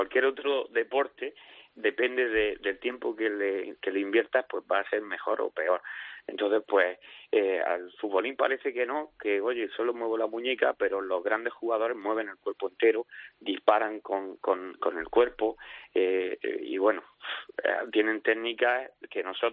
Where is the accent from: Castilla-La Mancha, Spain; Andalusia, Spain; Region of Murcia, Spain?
Region of Murcia, Spain; Hombre, sí, yo soy murciano